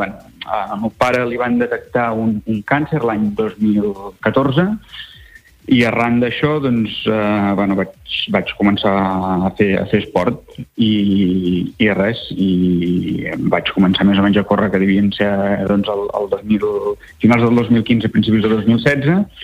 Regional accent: La Bisbal d'Empordà, Catalonia, Spain; born there; now in Palafrugell, Spain; jo tinc la sort de viure a Palafrugell, com has dit al principi. Si bé sóc nascut a la Bisbal, però visc a Palafrugell

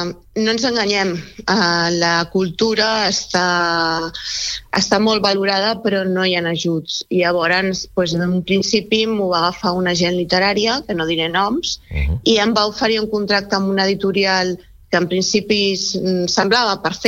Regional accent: Barcelona, Catalonia, Spain; born there; now in Sant Feliu de Guíxols, Spain; jo sóc nascuda a Barcelona, però sóc guixolenca d'adopció i empordanesa per devoció.

